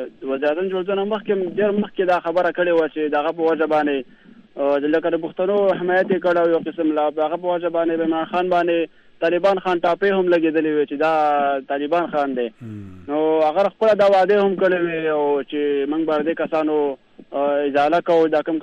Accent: Bajaur, Khyber Pakhtunkhwa, Pakistan; now in Saudi Arabia; زمونږ سیمه باجوړ ایجنسی دا او زه اوس موجوده سعودي عرب کې ما

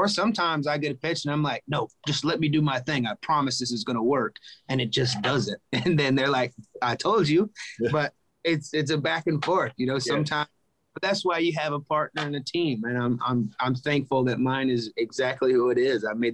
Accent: Georgia, United States; until he died right there in solitary confinement in my hometown in Rockdale County Jail.

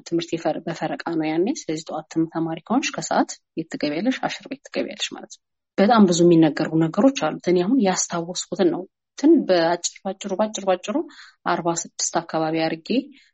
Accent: Debre Birhan, Amhara, Ethiopia; ለምሳሌ ደብረ ብርሃን ያ እንግዲህ እድገቴን ነው፣

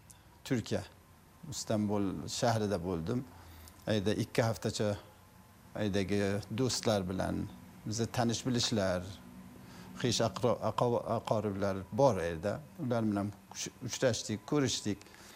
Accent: Afghanistan; born there; Hisob bizni ikkinchi vatan degandek, bizni tug'ilgan joyimiz Afg'oniston albatta.

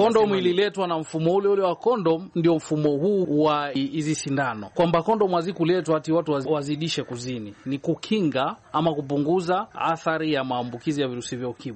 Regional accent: Coast, Kenya; mimi natoka pwani ya Kenya.

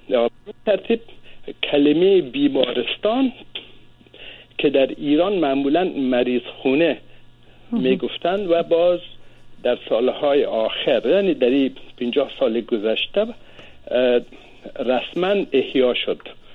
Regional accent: Afghanistan; accent: Dari; اینا بیشتر از لهجه ما، لهجه دری رفته

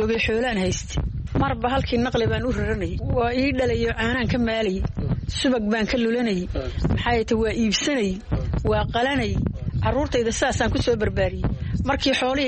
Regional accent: Somalia; Markii hore waxaan ahaa qof reer Koonfur ah, Koonfur baan ka yimid.

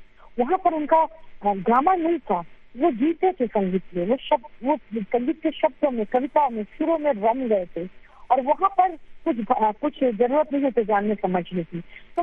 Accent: Varanasi, Uttar Pradesh, India; तो यहाँ पर मैं हूँ ऐसे तो मैं बनारस की हूँ जमनी पली बड़ी हुई

